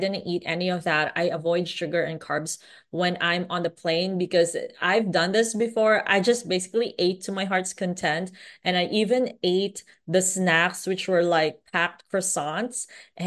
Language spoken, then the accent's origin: English; Philippines; So I'm a Filipino.